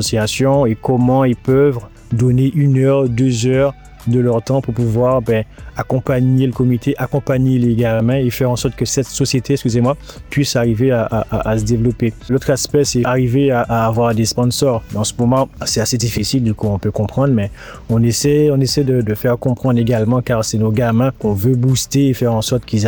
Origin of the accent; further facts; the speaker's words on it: France; parce que en tant que Français, on est sur les podiums